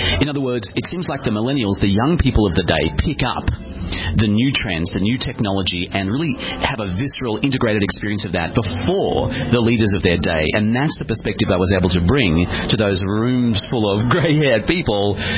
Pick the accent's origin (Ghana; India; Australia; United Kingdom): Australia; now in Austin, United States; Yeah, I come from Australia these days. I live in Austin, Texas.